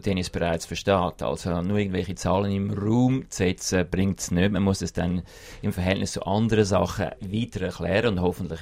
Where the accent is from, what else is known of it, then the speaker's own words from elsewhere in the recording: Switzerland; wir sind glaube grundsätzlich als Schweizer nicht das Volk, das so einen Star-Kult pflegen.